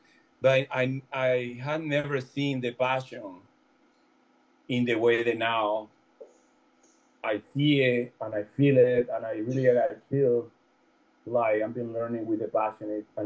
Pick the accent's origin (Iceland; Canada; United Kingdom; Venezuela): Venezuela; now in Houston, United States; I'm original from Venezuela, but living in Houston for more than 20 years.